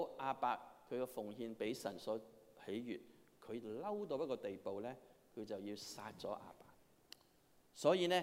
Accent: Hong Kong; 我哋香港嚟嘅人咧，我哋好識講嘢噶嚇

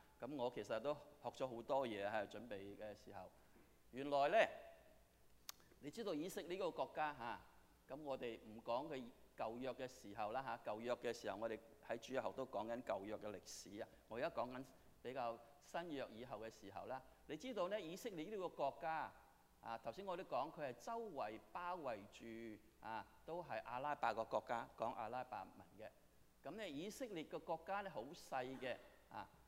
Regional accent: Guangdong, China; now in United States; 我哋都係廣東人啊，美國嚟。

